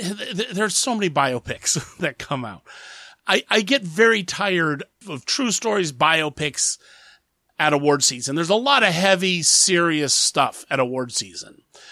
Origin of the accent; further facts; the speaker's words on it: Columbus, Ohio, United States; I grew up in Columbus, Ohio.